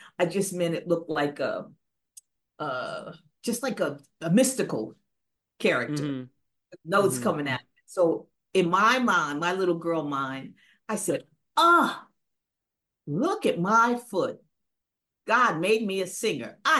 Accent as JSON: {"language": "English", "town": "Newark", "region": "New Jersey", "country": "United States", "said": "I'm from Newark, New Jersey, originally."}